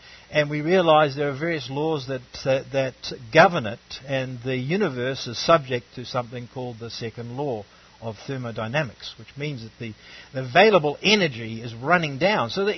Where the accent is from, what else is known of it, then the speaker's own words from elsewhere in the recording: New Zealand; I come from New Zealand, in New Zealand, the same thing.